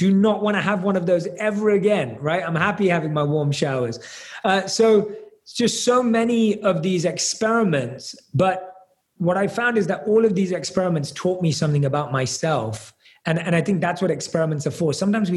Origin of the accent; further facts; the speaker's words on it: London, United Kingdom; I was born and raised in London and I didn't have any affinity towards monks or any of that growing up in London.